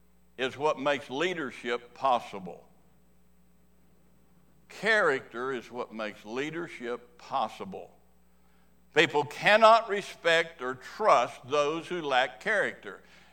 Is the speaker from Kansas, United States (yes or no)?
yes; Kansas, United States; I was born and raised in Kansas, and that's the only team we got around there